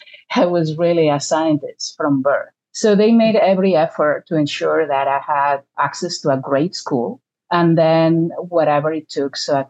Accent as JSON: {"language": "English", "town": "Barcelona", "region": "Catalonia", "country": "Spain", "tie": "born or raised there", "said": "By accident of geography and history, I was born and raised in Barcelona."}